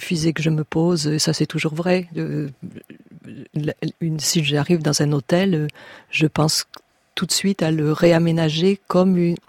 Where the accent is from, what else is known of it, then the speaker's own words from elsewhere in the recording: Arcachon, Nouvelle-Aquitaine, France; born there; je venais d'Arcachon, où, comme vous savez, le sable efface le sable et que les traces ne durent pas. Donc moi, je suis née dans un lieu où je pensais que l'histoire n'existait pas.